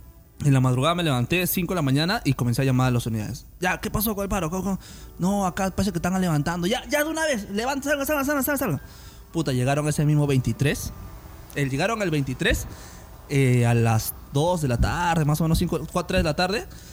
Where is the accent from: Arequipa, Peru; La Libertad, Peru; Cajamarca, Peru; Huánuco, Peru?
Huánuco, Peru; La cosa es que mi ciudad hermosa de Huánuco no estaba presente.